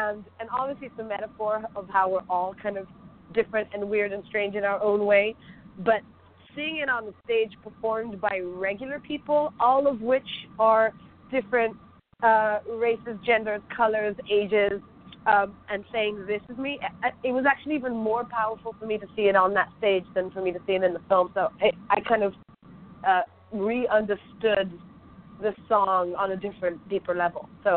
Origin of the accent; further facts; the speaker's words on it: London, United Kingdom; luckily, you know, I grew up in London, so I could also play like the British roles